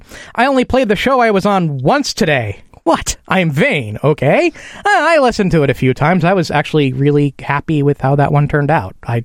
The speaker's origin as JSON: {"language": "English", "region": "Midwest", "country": "United States", "tie": "born or raised there", "said": "I'm fairly cold-blooded for a warm-blooded creature. I think it comes from growing up in the Midwest or something."}